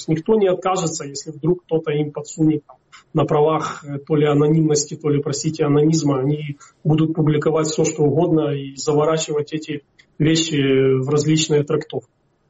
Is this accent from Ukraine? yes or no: yes; Ukraine; я, как и вы, как и любой украинец